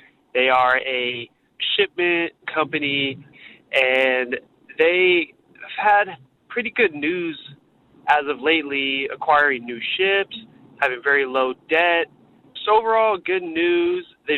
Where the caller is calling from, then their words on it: Sunnyvale, California, United States; Hi, this is … I'm from Sunnyvale, California. Big fan of the show.